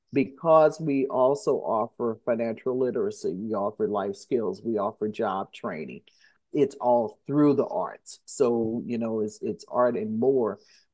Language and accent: English; St. Louis, Missouri, United States; one of the reasons why I wanted to come back to St. Louis is because I'm from St. Louis.